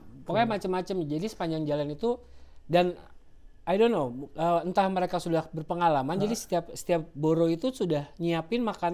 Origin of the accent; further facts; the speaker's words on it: Indonesia; now in United States; kita dari Indonesia